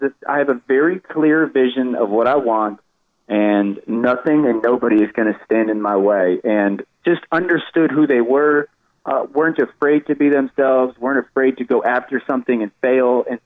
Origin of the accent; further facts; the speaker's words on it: Shelton, Connecticut, United States; You know, I'm from Shelton, Connecticut.